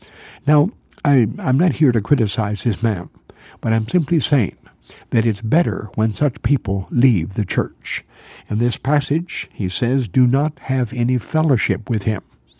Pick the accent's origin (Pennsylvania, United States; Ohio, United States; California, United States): Ohio, United States; back in Ohio, in my home state